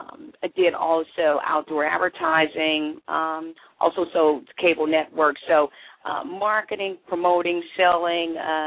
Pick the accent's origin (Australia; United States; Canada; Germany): United States; East St. Louis, Illinois; I actually grew up and born and raised in East St. Louis, Illinois, and I attended schools in East St. Louis, Illinois.